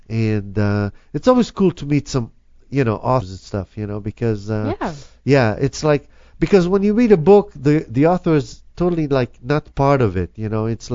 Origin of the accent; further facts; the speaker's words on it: Israel; From Israel.